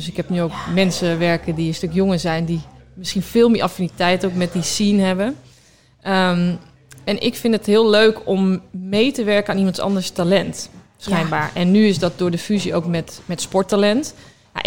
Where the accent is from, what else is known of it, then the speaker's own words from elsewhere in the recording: Groningen, Netherlands; Ik kom uit Groningen, ik ben hartstikke nuchter.